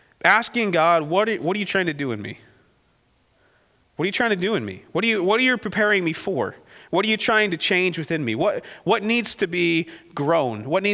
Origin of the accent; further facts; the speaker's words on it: Michigan, United States; Realistically, I'm not from here originally. I'm from Montcalm County, right?